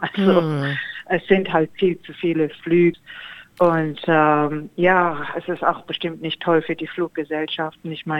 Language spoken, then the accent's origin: German; Germany; moved away; wo ich nicht nach Deutschland, wo ich aufgewachsen bin, gehen kann.